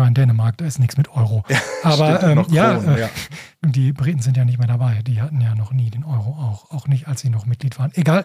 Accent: North Rhine-Westphalia, Germany; Ich komme ja aus Nordrhein-Westfalen

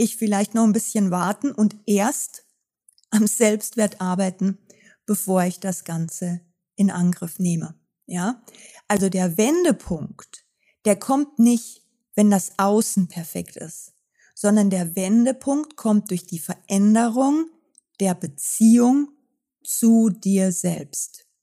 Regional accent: Austria; dann hat es sich ergeben, dass ich später dann nach Österreich geheiratet habe. Ich bin ja auch Österreicherin und bin dann wieder zurück.

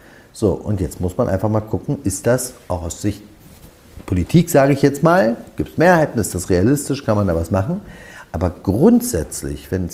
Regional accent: Germany; weil ich will tatsächlich was bewegen für diese Stadt. Das ist meine Heimatstadt.

